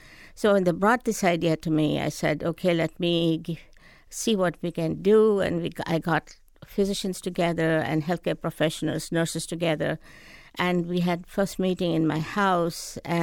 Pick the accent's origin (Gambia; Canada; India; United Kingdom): India; moved away as an adult; now in United States; I'm from India. And my husband and I, after our marriage, came here in 1967.